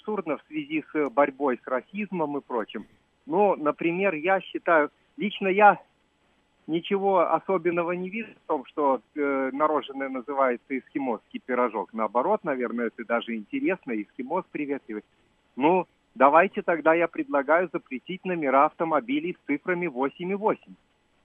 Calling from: Ulyanovsk, Ulyanovsk Oblast, Russia; я из Ульяновска.

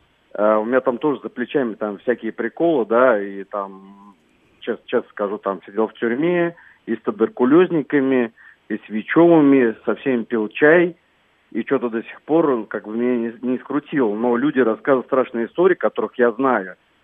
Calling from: Tver, Tver Oblast, Russia; Ну, я из Твери звоню

